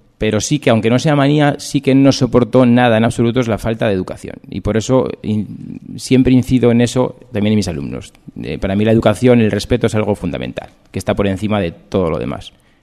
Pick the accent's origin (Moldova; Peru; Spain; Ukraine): Spain; Logroño, La Rioja; Pues soy de Logroño, vivo en Logroño, tengo 37 años